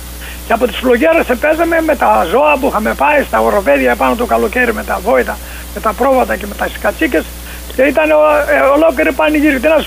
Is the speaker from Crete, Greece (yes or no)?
no; Kefalinou, Peloponnese, Greece; Το χωριό μου λέγεται Κεφαλινού, που βγάζει ανθρώπους κεφάλι με νου, είναι κάτω στη Μεσσηνία. 20 χιλιόμετρα από την Καλαμάτα.